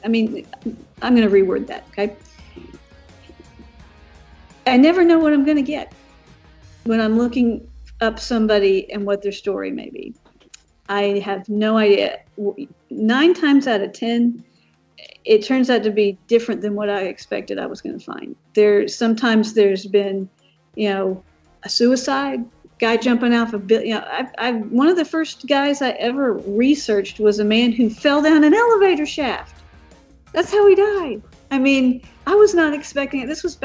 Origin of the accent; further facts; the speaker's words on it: Fayetteville, Georgia, United States; now in Atlanta, United States; near where I grew up in Fayetteville, Georgia. I live in Atlanta, but Fayetteville's about an hour, about probably 30 minutes south of downtown Atlanta.